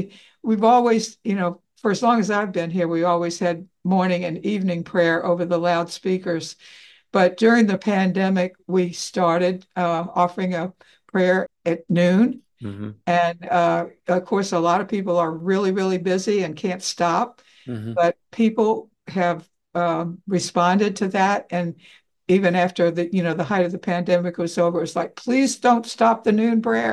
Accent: Mobile, Alabama, United States; now in Baltimore, United States; I grew up in Mobile, Alabama, so a long way from here.

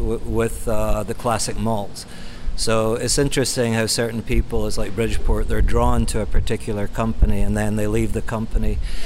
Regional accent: Scotland, United Kingdom; basically based on beers I grew up with in Scotland

